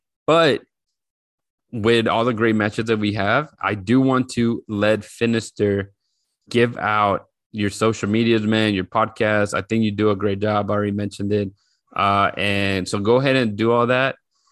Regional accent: Pearland, Texas, United States; also born or lived in Mexico City; Well, I'm from Mexico City, but I landed in Houston close to Pearland and then eventually just grew up in Pearland.

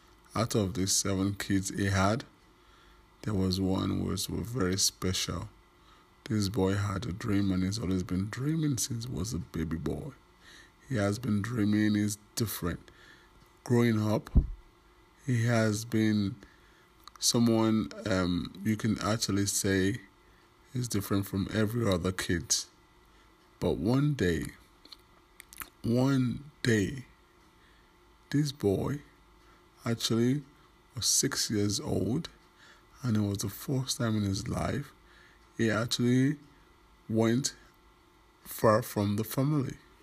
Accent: Paris, Île-de-France, France; I'm from Paris.

